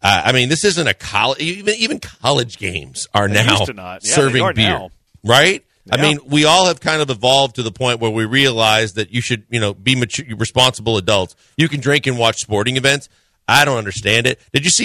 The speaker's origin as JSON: {"language": "English", "region": "Wisconsin", "country": "United States", "tie": "born or raised there", "said": "because I grew up in Wisconsin and I know what goes into a hot dog"}